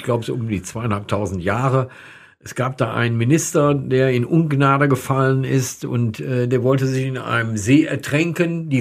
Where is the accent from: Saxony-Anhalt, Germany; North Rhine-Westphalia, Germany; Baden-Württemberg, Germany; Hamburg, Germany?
North Rhine-Westphalia, Germany; Borken; Ich bin aus Borken, aus dem Münsterland, genau.